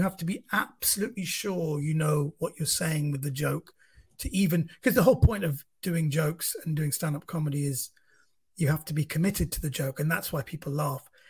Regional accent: Iran; Number one, I'm not from Pakistan. I'm from Iran, which geographically is a country next door.

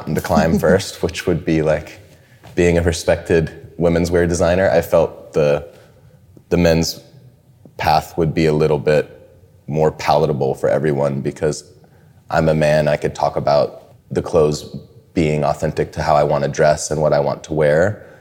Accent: Chicago, Illinois, United States; born there; I was born in Chicago, so I was a big fan of the Bulls and Jordan.

